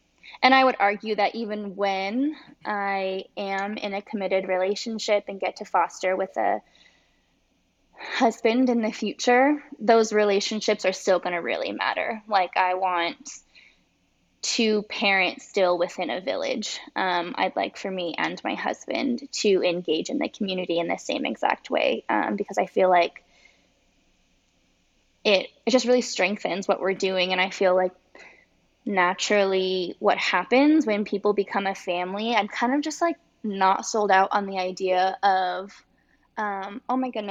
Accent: California, United States; also born or lived in New York; now in Austin, United States; And yeah, I'm from Southern California, so grew up there, lived a little bit on the East Coast in New York when I was finishing up school, and moved to Austin during a funky time.

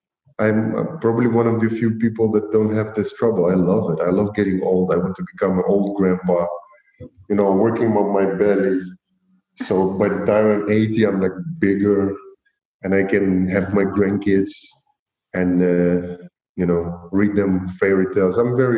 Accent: Rostov-on-Don, Rostov Oblast, Russia; now in Eindhoven, Netherlands; I'm from Rostov-on-Don, which is in Russia, but live in Eindhoven, which is in the Netherlands.

